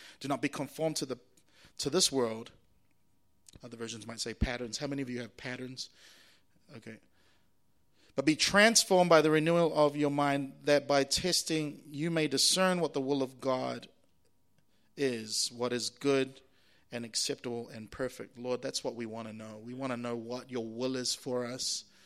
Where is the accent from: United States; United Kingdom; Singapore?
Singapore; So I come from Singapore, which is the land of mathematics. We're pretty onto it with maths in Singapore.